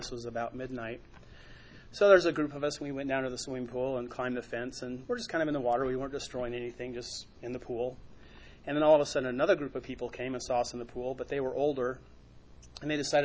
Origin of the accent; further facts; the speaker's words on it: Bonsall, California, United States; When I was growing up in California in elementary school, my stepdad was a golf professional, so we lived out in the country in the middle of nowhere in a place called Bonsall, California.